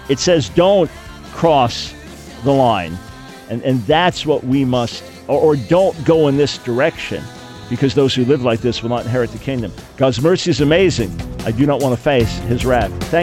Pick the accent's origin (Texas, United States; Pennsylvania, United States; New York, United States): New York, United States; Long Island; I grew up, after we moved from New York City to Long Island, I was constantly around water as a boy.